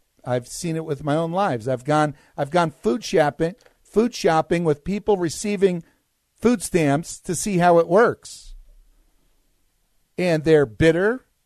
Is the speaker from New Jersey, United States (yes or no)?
yes; New Jersey, United States; I was born in New Jersey, familiar with New Jersey politics, grew up there.